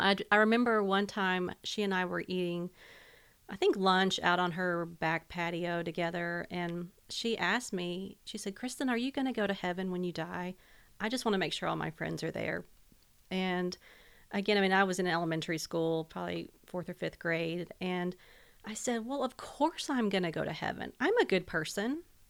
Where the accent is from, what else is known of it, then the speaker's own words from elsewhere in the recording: Murfreesboro, Tennessee, United States; I grew up here in Murfreesboro.